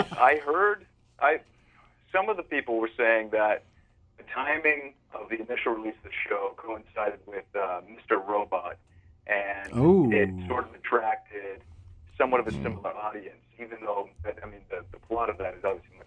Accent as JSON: {"language": "English", "region": "Alberta", "country": "Canada", "said": "I'm from Alberta, which is more or less the Texas of Canada."}